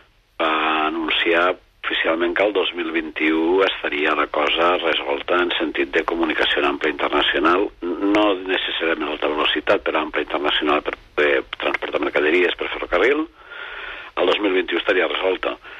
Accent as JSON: {"language": "Catalan", "region": "Catalonia", "country": "Spain", "said": "Jo sóc del sud, jo sóc de les Terres de l'Ebre"}